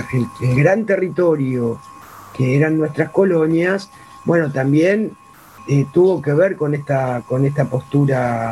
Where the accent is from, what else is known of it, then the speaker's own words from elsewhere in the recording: Buenos Aires, Argentina; now in Moreno, Argentina; Yo también soy porteña, y viví en la ciudad de Buenos Aires, nací, crecí, viví hasta hace 15 años. Ahora estoy en la provincia de Buenos Aires, en Moreno, pero por propia elección, digamos.